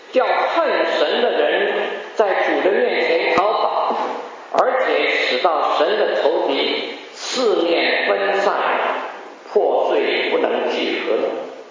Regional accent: China; 我们中国人常常说，你心中如果没有主呢，那就是六神无主。

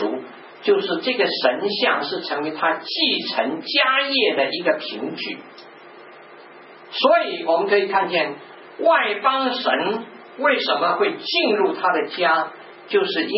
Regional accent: China; 好像我们中国人很喜欢挑选节日啊，好的日子，对吗？

